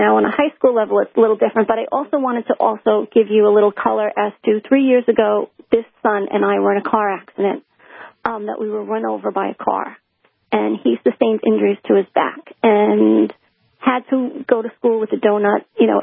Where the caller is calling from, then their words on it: New York, United States; I'm calling from New York, so he went to a Catholic elementary school and then chose his high school.